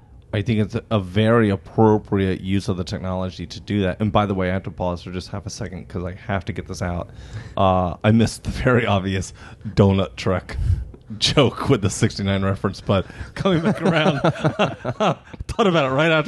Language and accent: English; Tennessee, United States; Well, I grew up in Tennessee, where entertainment meant a bug zapper and a six-pack of beer.